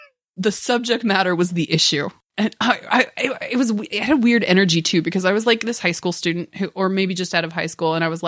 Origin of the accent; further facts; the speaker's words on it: Federal Way, Washington, United States; now in Tacoma, United States; now I live in Tacoma, but Federal Way will always be my hometown.